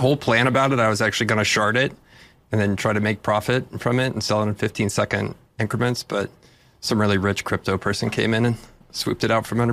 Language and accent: English; Texas, United States; I'm from Texas